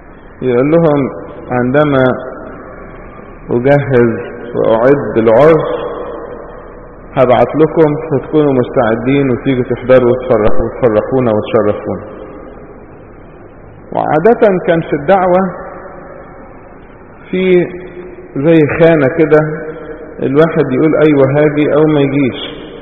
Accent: Egypt; احنا عندنا في مصر

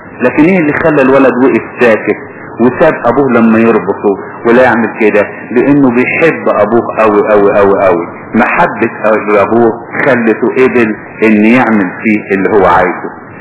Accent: Egypt; عندنا في مصر اي واحد يعدموه بيعملوا ايه؟ بيغطوا له وشه.

